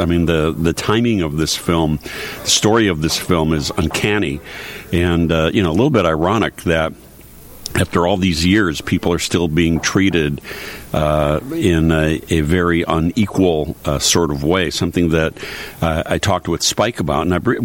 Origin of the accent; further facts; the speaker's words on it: Chicago, Illinois, United States; I grew up in Chicago. And anyone who grew up in Chicago grew up listening to you